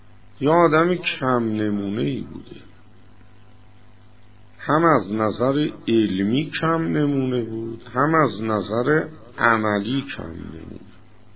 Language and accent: Persian; Iran; moved away as an adult; میگم آقا ما از ایران اومدیم اینجا درس بخونیم برگردیم مردم رو هدایت کنیم